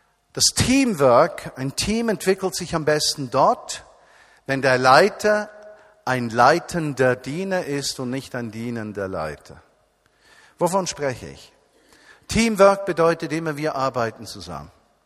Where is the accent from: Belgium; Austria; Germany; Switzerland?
Switzerland; Und ich merke, dass das für mich als Schweizer eine fundamentale Herausforderung ist.